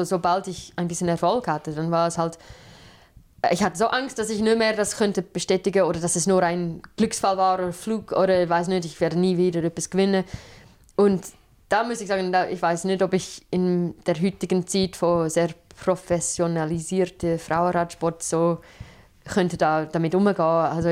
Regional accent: England, United Kingdom; dass ich in England aufgewachsen bin

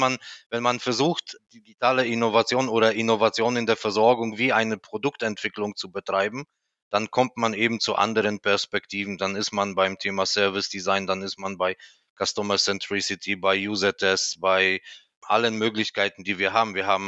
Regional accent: Poland; in meiner Heimat Polen

